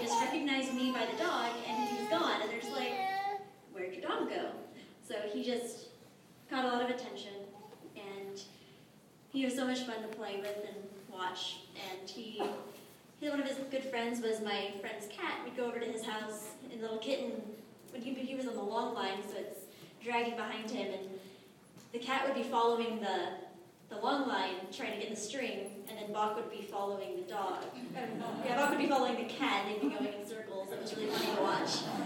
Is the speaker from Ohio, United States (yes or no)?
no; Pullman, Washington, United States; Co-raised with Jonica here, and we're from Pullman, Washington.